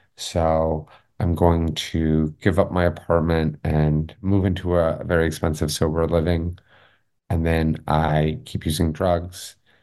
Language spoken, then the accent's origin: English; Los Angeles, California, United States; now in Atlanta, United States; I'm from LA. I'm here from Los Angeles. So I had come out to Atlanta to start a music festival, actually.